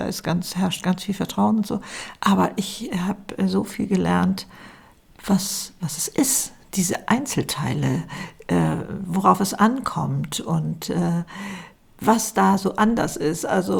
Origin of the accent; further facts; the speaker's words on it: Hamburg, Germany; aber in Dänemark als Hamburger ist man schon öfter mal, das spürt man.